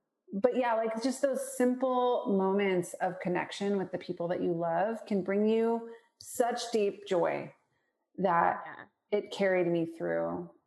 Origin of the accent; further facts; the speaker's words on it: Portland, Oregon, United States; I'm pretty crunchy. I grew up in Portland, Oregon. I'm like a 7.